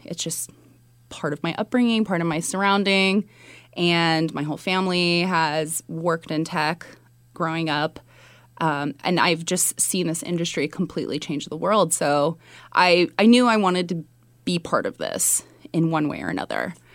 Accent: Sunnyvale, California, United States; also born or lived in Mountain View; I was born in Mountain View, and I was raised in Sunnyvale.

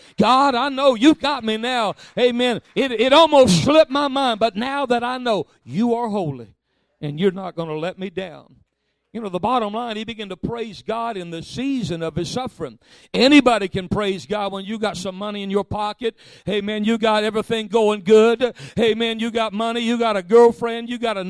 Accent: Alabama, United States; I'm sorry, I'm from Alabama, I'm sorry.

